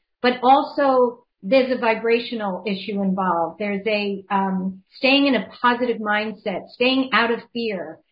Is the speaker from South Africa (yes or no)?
no; Ireland; I mean, I'm Irish, 100% Irish.